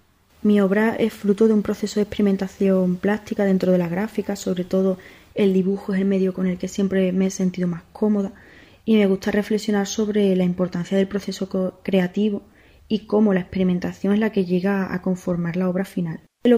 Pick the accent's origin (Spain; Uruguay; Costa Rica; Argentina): Spain; Huelva, Andalusia; now in Seville, Spain; soy de Huelva, aunque actualmente vivo en Sevilla.